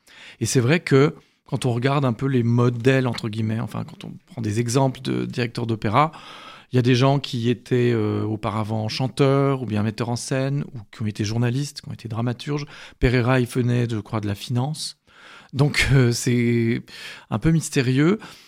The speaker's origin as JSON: {"language": "French", "region": "Geneva", "country": "Switzerland", "tie": "born or raised there", "said": "Donc j'ai grandi à Genève, comme je l'ai dit, je crois."}